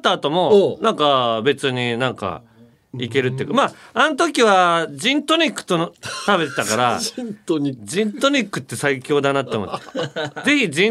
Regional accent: Okinawa, Japan; 私は沖縄でも離島の出身です。

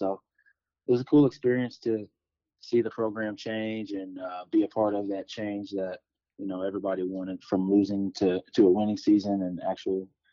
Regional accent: Louisville, Kentucky, United States; I'm from Louisville, Kentucky.

